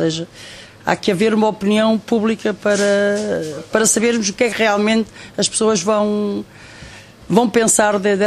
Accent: Setúbal, Portugal; now in Bern, Switzerland; Eu venho do sul de Portugal, eu venho perto de Lisboa, de Setúbal, e estou na Suíça há 23 anos já, aqui.

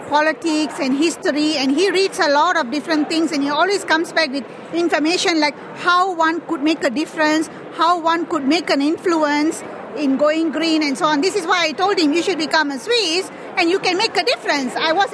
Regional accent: Malaysia; I'm from Malaysia.

